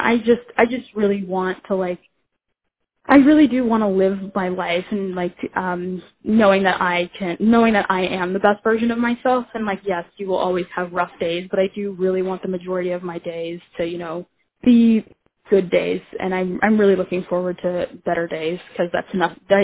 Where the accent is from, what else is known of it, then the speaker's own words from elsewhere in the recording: Cleveland, Ohio, United States; I'm from Cleveland